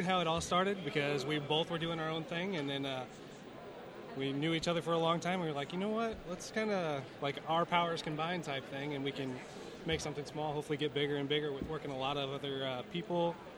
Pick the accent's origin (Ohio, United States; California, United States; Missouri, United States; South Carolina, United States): Missouri, United States; St. Louis; and we're actually from St. Louis.